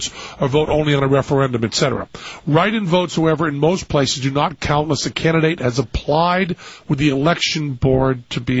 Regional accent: New England, United States; You know, I'm from New England, so being touched is never a comfortable thing for me.

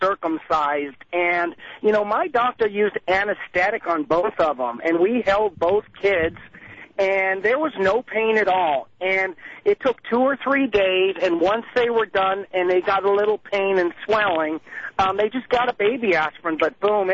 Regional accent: Shelburne Falls, Massachusetts, United States; also born or lived in Greenfield; hey, I'm from Shelburne Falls, Massachusetts.

